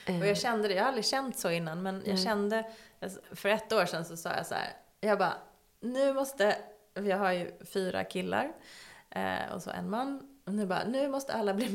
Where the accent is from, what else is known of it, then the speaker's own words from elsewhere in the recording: Sweden; born there; Jag föddes i Sverige. Min mamma var gravid.